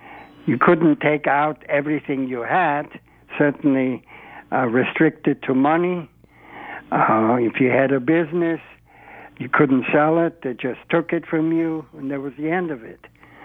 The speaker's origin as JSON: {"language": "English", "country": "Austria", "tie": "born or raised there", "also_born_or_lived": "Vienna"}